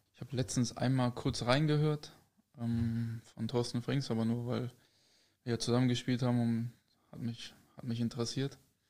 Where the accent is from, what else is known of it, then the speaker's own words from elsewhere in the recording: Lower Saxony, Germany; wir haben ja nicht mal richtig in Goslar gewohnt, sondern noch im Nachbardorf oder ein bisschen außerhalb noch.